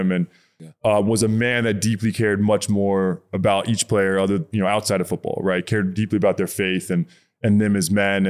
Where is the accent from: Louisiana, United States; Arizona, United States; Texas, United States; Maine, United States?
Texas, United States; now in New York, United States; never in the world did I imagine growing up in Texas that I would live in New York, let alone raise kids in New York.